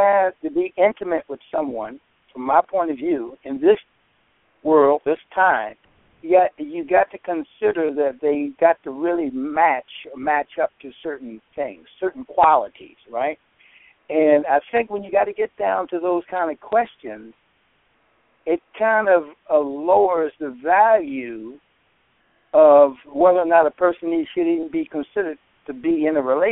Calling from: Delaware, United States; I'm calling from Delaware.

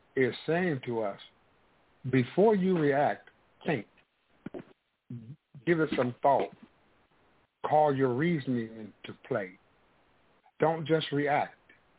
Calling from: St. Louis, Missouri, United States; calling in from St. Louis, Missouri.

